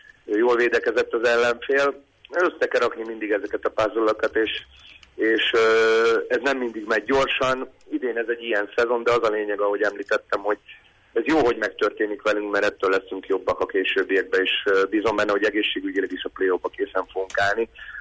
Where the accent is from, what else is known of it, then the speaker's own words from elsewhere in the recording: Hungary; én személy szerint ugye magyarországi magyarként ugye magyar kupát sokszor nyertem játékosként, edzőként